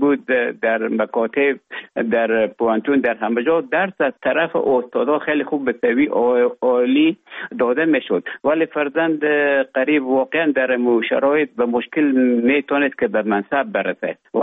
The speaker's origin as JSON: {"language": "Persian", "country": "Afghanistan", "also_born_or_lived": "Russia", "moved": "as an adult", "lives_now": "Finland", "said": "افغانستان طالبان آمدن به اوج گذاره ما کمک مشکل بود و آمدم به طرف های روسیه و از روسیه آمدم به ایج بفنلا."}